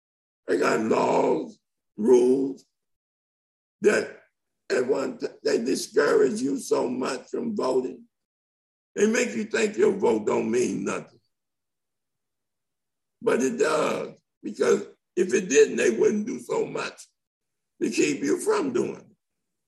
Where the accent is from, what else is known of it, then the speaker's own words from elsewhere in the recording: Watts, California, United States; I grew up in Watts Compton. That was my world.